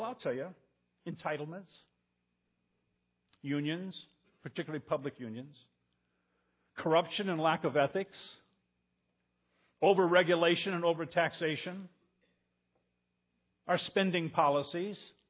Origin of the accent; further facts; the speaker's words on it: Toledo, Ohio, United States; I grew up in Toledo, Ohio.